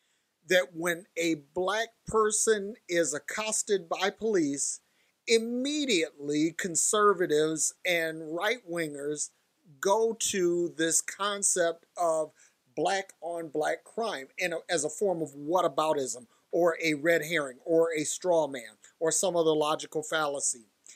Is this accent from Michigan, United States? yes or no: yes; Detroit, Michigan, United States; when I grew up in Detroit, and I grew up in the hood, and this was not a thing back then.